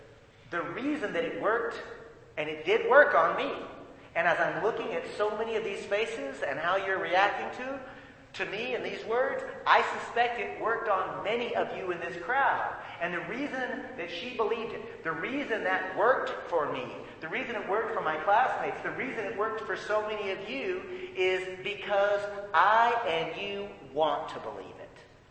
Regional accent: United States; I remember as a little boy being taught that I was from the United States of America.

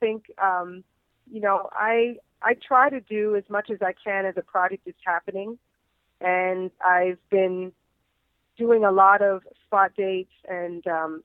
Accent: Canada; You're like, no, we're Canadian.

